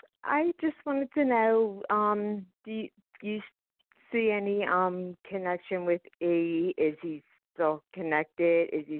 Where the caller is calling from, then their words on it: Philadelphia, Pennsylvania, United States; Hi, Stephanie. … from Philadelphia